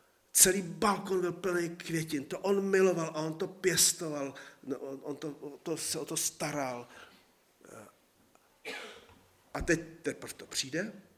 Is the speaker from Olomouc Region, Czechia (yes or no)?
no; Brno, South Moravian Region, Czechia; Když jsme my mládežníci z Brna jezdili na puťáky do hor, do Rumunska a všude možně